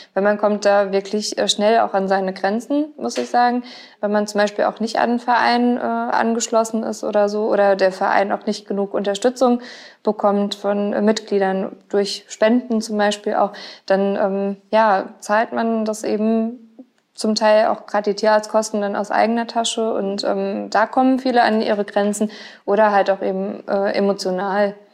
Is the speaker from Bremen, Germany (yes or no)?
no; Gonsenheim, Rhineland-Palatinate, Germany; ich bin ja in Gonsenheim aufgewachsen komplett. Ich habe ja noch nie irgendwie woanders gewohnt.